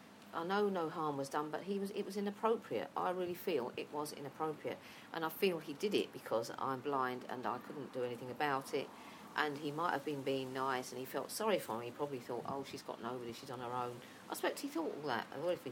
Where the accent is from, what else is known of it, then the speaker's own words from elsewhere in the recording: United Kingdom; I say I'm from Britain or the UK. When someone asks me, where are you from? I say, I'm from the UK. I don't say England.